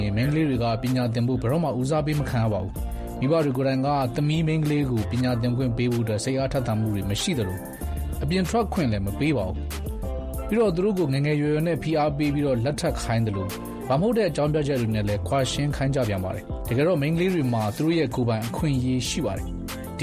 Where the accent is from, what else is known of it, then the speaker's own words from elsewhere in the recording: Maungdaw, Rakhine State, Myanmar; born there; ကျွန်တော်ကမောင်နှောင်းမှာမွေးတော့ပါကျွန်တော်မွေးခဲ့တဲ့လူမှုပတ်ဝန်းကျင်ကအိုးမဲ့အိမ်မဲနဲ့နေရွှန့်ဆွန်ကထွက်ပြေးရတဲ့အခြေအနေတွေလူမျိုးတုံးတပ်ဖြတ်မှုကိုကျင်းပများစွာခံခဲ့ရတဲ့ပတ်ဝန်းကျင်ပေါ့